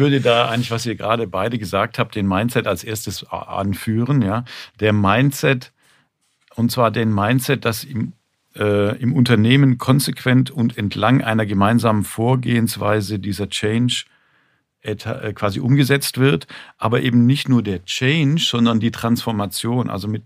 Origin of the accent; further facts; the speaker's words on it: Swabia, Germany; Und ich sage das mit dem Fakt, dass ich auch Schwabe bin.